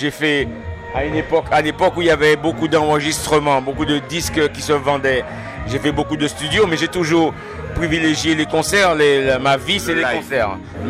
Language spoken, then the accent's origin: French; Sainte-Thérèse, Martinique